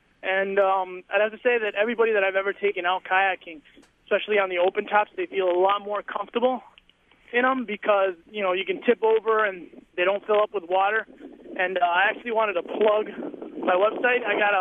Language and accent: English; Puerto Rico; now in Wisconsin, United States; I grew up in Puerto Rico. I've been surfing since I was 7 years old, and I ended up getting transferred over here to Wisconsin through the military.